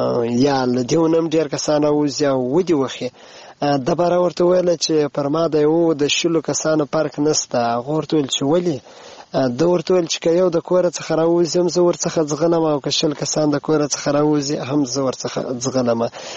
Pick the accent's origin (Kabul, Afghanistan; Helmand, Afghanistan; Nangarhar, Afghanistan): Helmand, Afghanistan; د هلمند نه.